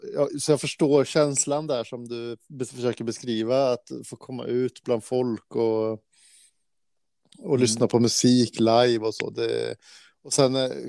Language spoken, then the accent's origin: Swedish; Gävleborg County, Sweden; now in Ljungskile, Sweden; jag flyttade därifrån så har jag aldrig upplevt så bra snöröjning som det var uppe i Hälsingland där jag kommer ifrån, till exempel.